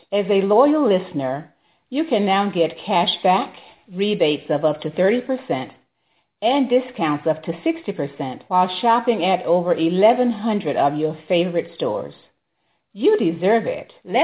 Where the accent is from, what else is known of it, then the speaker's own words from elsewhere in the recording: United States; especially because he's Japanese, she's Chinese, and of course I'm American.